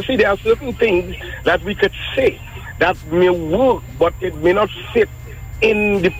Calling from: Arima, Trinidad & Tobago; I'm calling from Arima.

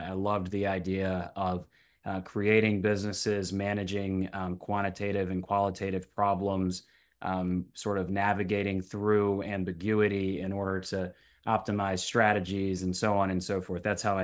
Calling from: Annapolis, Maryland, United States; I am calling from Annapolis, Maryland. I'm based right outside of DC with my wife and two young girls.

